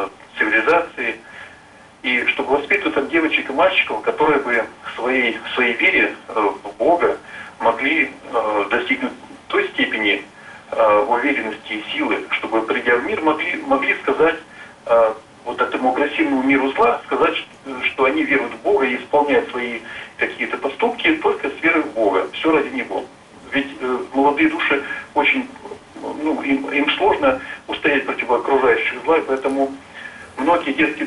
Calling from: Yekaterinburg, Sverdlovsk Oblast, Russia; Я звоню из Екатеринбурга. Мне 50 лет.

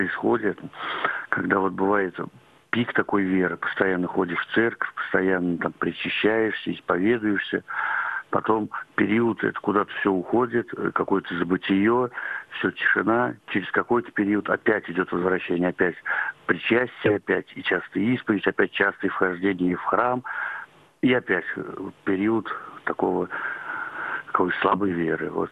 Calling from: Nizhny Novgorod, Nizhny Novgorod Oblast, Russia; я звоню из Нижнего Новгорода.

